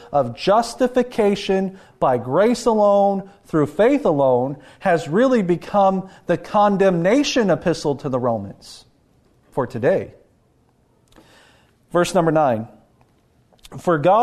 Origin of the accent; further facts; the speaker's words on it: Kentucky, United States; I come from the South. I'm from Eastern Kentucky. And in my neck of the woods, there's a lot of what you would call Pentecostal churches.